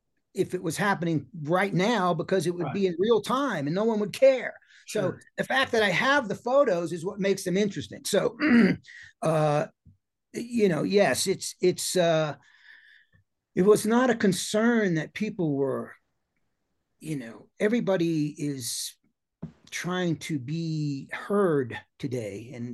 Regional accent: New York City, New York, United States; It's like the scene that we grew up in New York, the great Gildersleeve's club in the Lower East Side and New York, that rock scene in the late 70s.

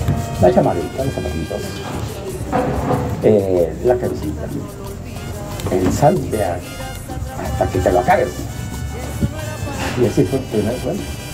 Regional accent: Mexico; Yo soy mexicano.

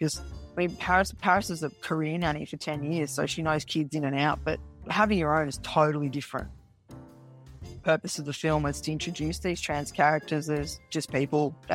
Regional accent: Melbourne, Victoria, Australia; I'm 38 years old. My partner, Paris, who's also 32, we're all from Melbourne

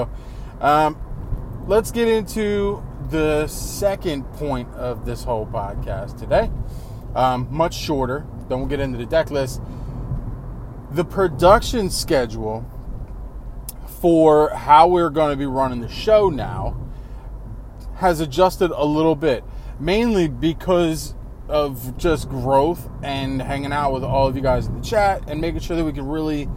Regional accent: Pennsylvania, United States; I'm from Pennsylvania, for any of you that are listening that aren't, you know, in the state.

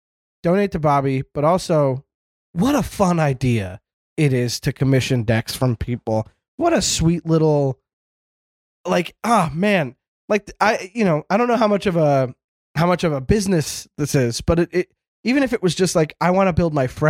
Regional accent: Canada; as a Canadian

